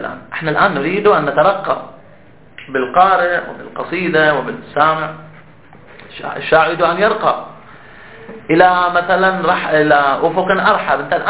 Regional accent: Bahrain; احنا عندنا في البحرين، هذه يعني لما كنا في الابتدائي، يمكن الان طوروا المناهج

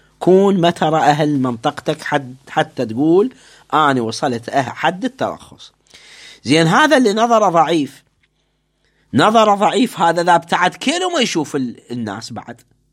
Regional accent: Iskandariya, Babil, Iraq; سافرت من مدينتي مدينة الإسكندرية باتجاه خلي نفترض النجف

